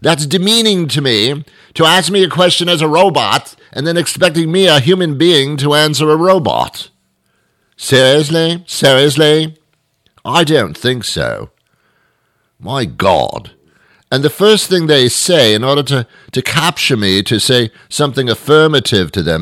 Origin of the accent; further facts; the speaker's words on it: United Kingdom; As you know, I'm British through and through.